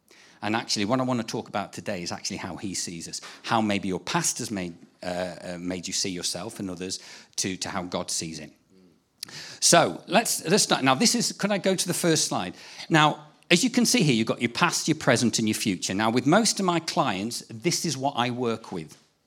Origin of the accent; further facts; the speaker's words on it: Birmingham, West Midlands, United Kingdom; And we are from Birmingham. I go to a church in Selly Oak, in Elim Church.